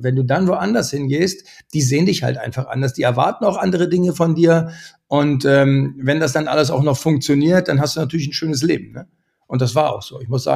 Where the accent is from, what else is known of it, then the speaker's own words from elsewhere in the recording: Berlin, Germany; Wenn man als Berliner nach Braunschweig kommt